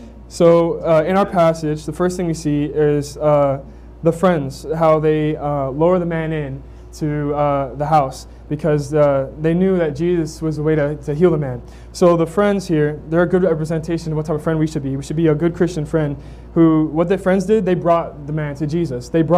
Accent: Florida, United States; As I said before … as you all know, we're from Florida, just north of Miami there.

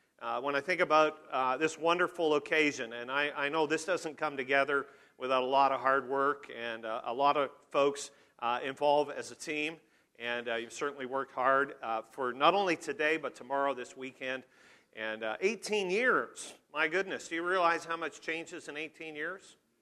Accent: Abbotsford, British Columbia, Canada; I'm a British Columbian, born and bred. I was born in Abbotsford back in 1961, so that makes me old.

